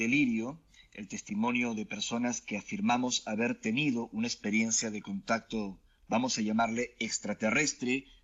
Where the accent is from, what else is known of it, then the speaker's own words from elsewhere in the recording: Lima, Peru; now in Argentina; yo nací en Perú, un país fecundo de misterios. Vivo actualmente en la Argentina, mi esposa es argentina. Y crecí en una familia en Lima, conservadora, de clase media